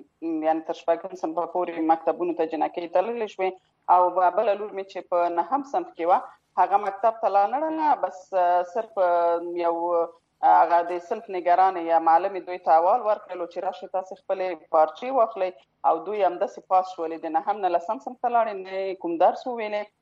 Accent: Afghanistan; moved away as an adult; د ما تقریبا دوه میاشتې کېږي چې زه د افغانستان راوتلې یم،

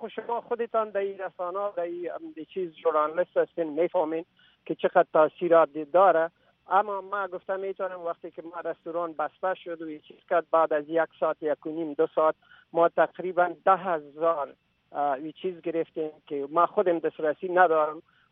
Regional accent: Afghanistan; من یک افغان هستم، به ضمنش مسلمان هستم

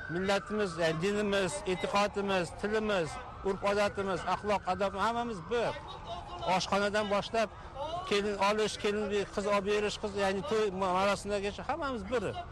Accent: Tashkent, Uzbekistan; now in Montreal, Canada; Men asli Toshkentlikman. Turkistonlik desak bo'ladi. Bugun Kanadadan keldik. Kanada Montreal shahrida.

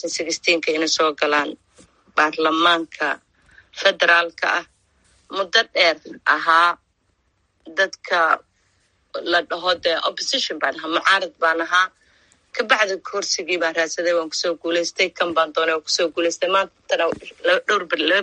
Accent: Garowe, Puntland, Somalia; also born or lived in Mogadishu; Waxaan ku dhashay Muqdisho, laakiin waxaan ku barbaaray oo ku koray Puntland, Garoowe.

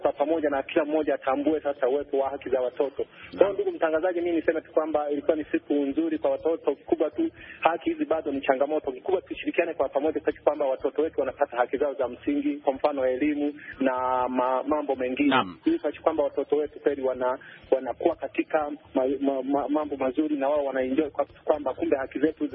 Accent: Tanzania

